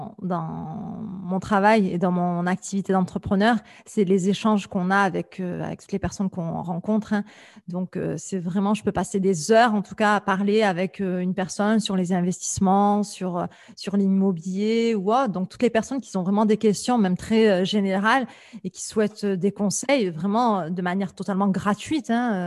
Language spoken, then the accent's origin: French; France; je pense que c'est notre mentalité en tant que Français avant tout.